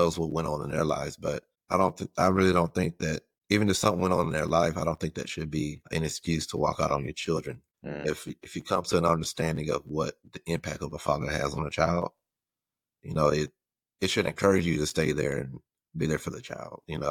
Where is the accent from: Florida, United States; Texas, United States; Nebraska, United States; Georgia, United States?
Texas, United States; Crosby; now in Buda, United States; So I live in Buda, Texas, but I'm from Crosby, Texas, which is like 3 hours away.